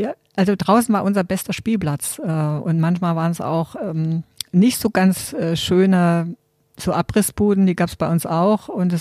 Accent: East Germany, Germany; ich bin ja in der DDR groß geworden und meine Kindheit war immer draußen.

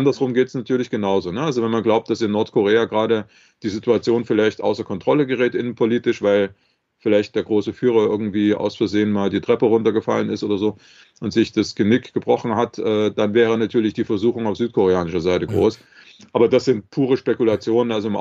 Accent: Leipzig, Saxony, Germany; Wenn ich zum Beispiel in Leipzig, wo ich herkomme, wenn ich gewollt hätte, mit Menschen zusammenzukommen

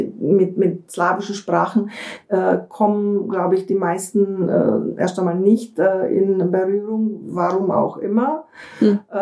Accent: Brno, South Moravian Region, Czechia; German is a second language; moved away as an adult; now in Germany; Geboren bin ich in Südmähren in Brno, auf Deutsch Brünn, und bin da aufgewachsen, bin zur Schule gegangen und dann später auch studiert, und irgendwann habe ich dann auch meinen deutschen Weg eingeschlagen.

